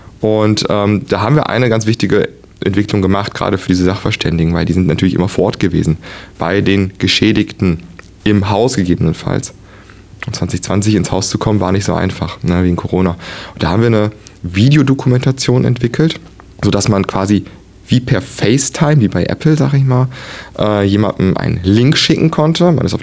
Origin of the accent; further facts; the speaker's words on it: Ahaus, North Rhine-Westphalia, Germany; Ja, ich komme aus Ahaus, aus Wöhlen, um genau zu sein.